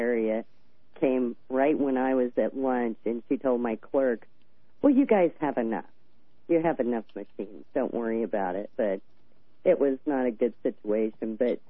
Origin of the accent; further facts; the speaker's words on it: California, United States; I'm out here in California, so I'm gal from Cal